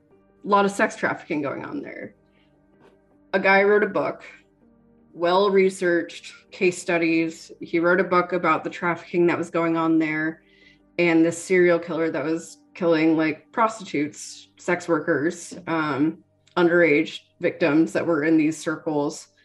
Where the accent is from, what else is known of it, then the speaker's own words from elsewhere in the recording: Canada; I'm Canadian, dual citizen.